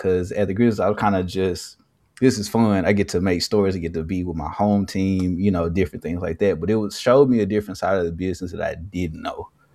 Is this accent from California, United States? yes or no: no; Memphis, Tennessee, United States; born and raised in Memphis, and I went to school at MTSU, which is in Murfreesboro.